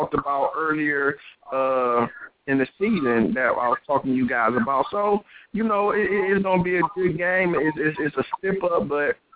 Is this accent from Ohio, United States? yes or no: yes; Cleveland, Ohio, United States; It's crazy, though, because, you know, I'm from Cleveland, man